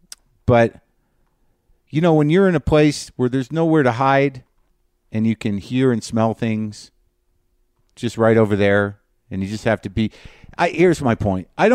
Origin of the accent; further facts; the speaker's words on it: New Mexico, United States; I am in my home state of Nuevo Mexico. I'm up in the Santa Fe area.